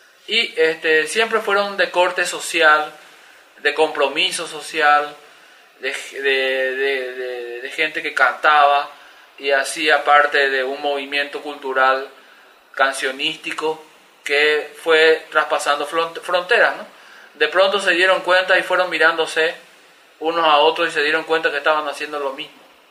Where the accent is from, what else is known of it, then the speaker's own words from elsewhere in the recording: Asunción, Paraguay; now in Santa Cruz, Bolivia; soy de Asunción, Paraguay, pero vivo hace más de 12 años ya acá en Santa Cruz. Me bautizaron cruzando el río Piraí